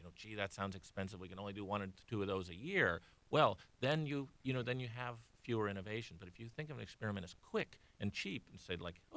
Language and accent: English; Akron, Ohio, United States; You know, I'm originally from Akron, Ohio, where there were these companies that ruled the tire industry worldwide.